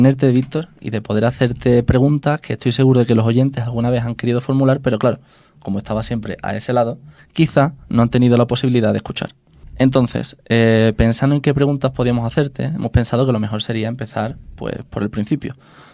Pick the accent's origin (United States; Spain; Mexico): Spain; mi compañera Nerea López, que venimos de España a realizar un voluntariado.